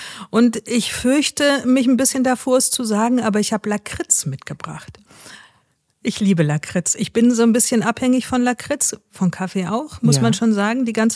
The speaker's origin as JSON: {"language": "German", "town": "Bonn", "region": "North Rhine-Westphalia", "country": "Germany", "said": "Nein, ich komme ursprünglich aus Bonn. Ich bin Rheinländerin durch und durch. Habe da nur 5 Jahre gewohnt, aber ich glaube, das kriegt man nicht so richtig los."}